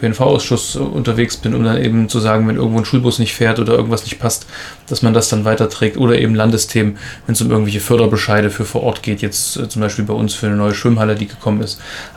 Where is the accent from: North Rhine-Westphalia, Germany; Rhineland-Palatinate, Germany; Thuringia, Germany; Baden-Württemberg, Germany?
Thuringia, Germany; Ilmenau; Ich komme ja aus Ilmenau, habe dort praktisch einen Direktwahlkreis gewonnen